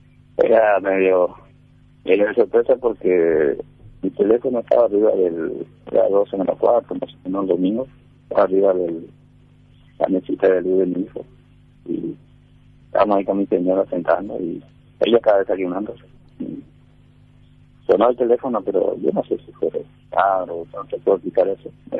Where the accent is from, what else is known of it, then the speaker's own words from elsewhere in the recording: Paraguay; como paraguayo